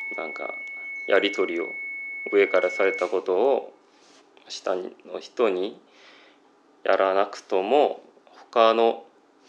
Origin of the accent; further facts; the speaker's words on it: South Korea; Japanese is a second language; 実はその間母国に帰って兵役をやってました。で、韓国でなんか兵役やってた人としては